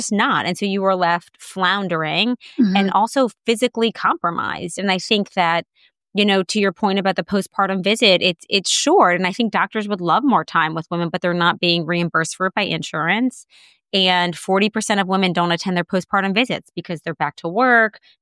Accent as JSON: {"language": "English", "town": "New Orleans", "region": "Louisiana", "country": "United States", "tie": "born or raised there", "said": "went to PT school thinking I was going to be a sports trainer for the New Orleans Saints, which is my hometown."}